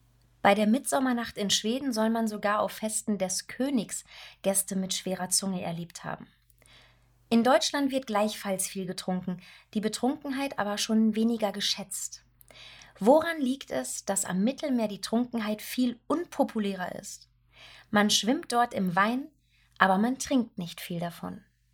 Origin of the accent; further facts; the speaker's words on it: Ethiopia; In meiner Heimat Äthiopien gehört der Vollrausch zu einem Gelage, das diesen Namen verdient.